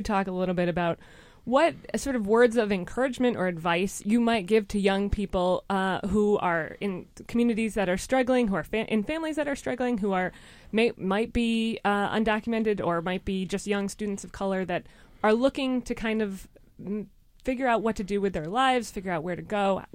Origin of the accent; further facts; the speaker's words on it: Massachusetts, United States; I'm from Massachusetts.